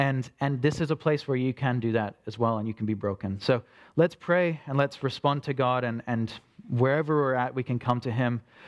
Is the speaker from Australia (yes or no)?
yes; Australia; Even though I'm from Australia and she's from here.